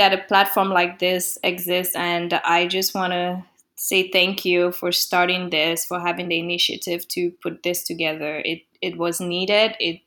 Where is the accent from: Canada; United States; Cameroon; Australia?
Cameroon; born or raised there; English is a second language